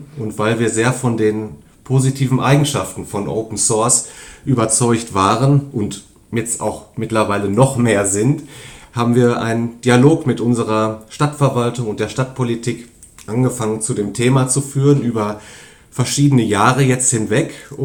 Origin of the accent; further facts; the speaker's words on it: Dortmund, North Rhine-Westphalia, Germany; Ich komme aus Dortmund. Ich bin übrigens gebürtiger Dortmunder. Ich wohne hier schon seit 43 Jahren.